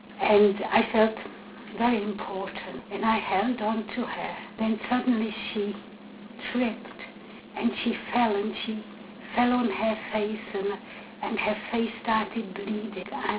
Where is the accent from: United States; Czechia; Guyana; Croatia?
Czechia; Čelakovice, Central Bohemian Region; English is a second language; Well, in a hospital in Prague, because we actually lived on the fringes of the city in a little town called Čelakovice.